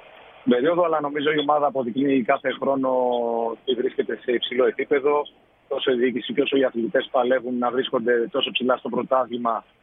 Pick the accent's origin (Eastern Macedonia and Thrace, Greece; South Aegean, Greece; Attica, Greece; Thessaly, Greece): Eastern Macedonia and Thrace, Greece; Drama; Εγώ επειδή ήμουν από τη Δράμα